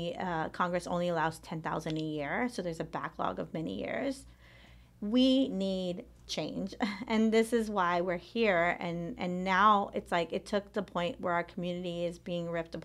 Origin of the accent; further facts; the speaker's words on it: Mexico; We're from Mexico.